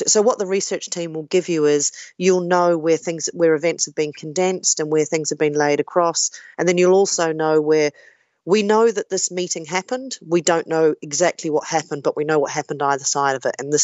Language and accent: English; New Zealand; As a New Zealander coming on to something like this, you have a full research team